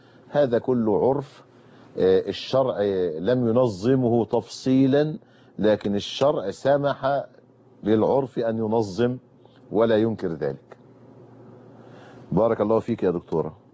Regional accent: Egypt; العرف عندنا في مصر ما يقتضي أن الزوج لا يقدم مهرا

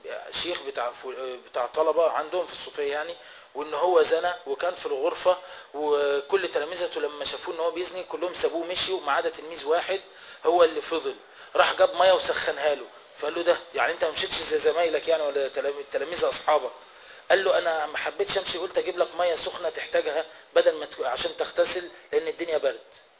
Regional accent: Egypt; ده احنا مصريين مع بعض

